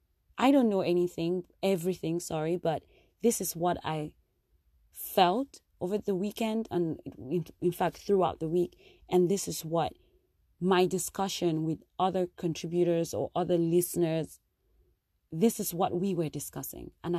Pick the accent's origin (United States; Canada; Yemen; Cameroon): Cameroon; Northwest Region; I tend to feel like because I'm from Ambazonia, the shoes fit, or my family was affected by it